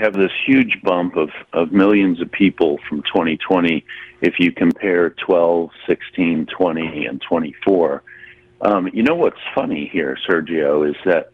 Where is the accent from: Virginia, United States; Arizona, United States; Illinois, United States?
Virginia, United States; I'll use my home state, Virginia.